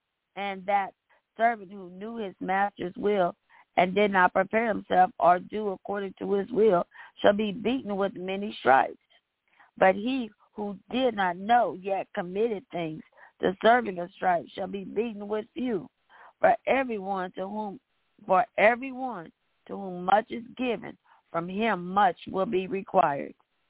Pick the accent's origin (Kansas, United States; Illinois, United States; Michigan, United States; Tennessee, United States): Illinois, United States; also born or lived in Kentucky; I was born in Kentucky, but I lived in Illinois the majority of my life.